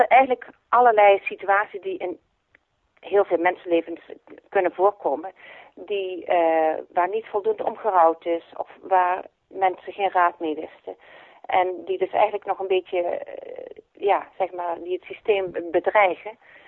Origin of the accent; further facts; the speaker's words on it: Limburg, Netherlands; moved away as an adult; now in Haarlem, Netherlands; Dus ik ben vanwege de liefde ben ik vertrokken uit Limburg.